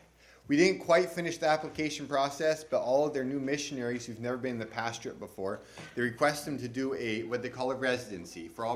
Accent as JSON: {"language": "English", "region": "Montana", "country": "United States", "tie": "born or raised there", "said": "I grew up in Montana. My family moved there when I was 4."}